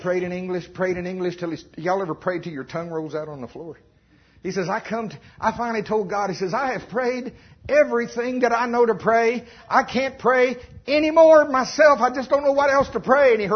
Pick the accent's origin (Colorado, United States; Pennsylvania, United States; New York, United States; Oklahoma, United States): Oklahoma, United States; Now, I'm from Oklahoma. I'm going to talk about corn because that's what we do mostly there.